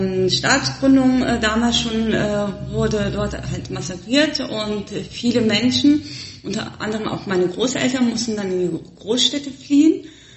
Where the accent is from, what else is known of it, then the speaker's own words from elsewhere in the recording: Germany; Ich bin Kurdin, ich bin aber in Deutschland groß geworden, also ich bin in Deutschland geboren. Meine Eltern, also wir kommen aus einer Stadt namens Dersim, was 1938 schon einem Genozid unterführt worden ist.